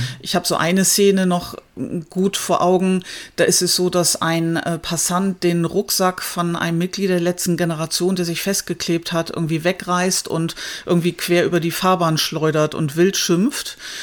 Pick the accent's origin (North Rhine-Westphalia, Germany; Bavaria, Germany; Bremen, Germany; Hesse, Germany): Bremen, Germany; ich bin auch Bremerin